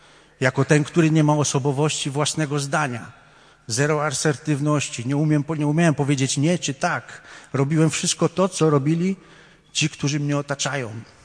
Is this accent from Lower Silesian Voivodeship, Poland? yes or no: yes; Wrocław, Lower Silesian Voivodeship, Poland; choć wychowywałem się pod komendą główną policji tutaj we Wrocławiu